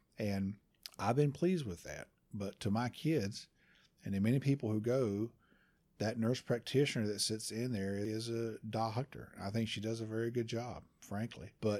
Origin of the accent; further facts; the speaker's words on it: Dunn, North Carolina, United States; But I know that the urgent care in my hometown of Dunn is owned by a PA.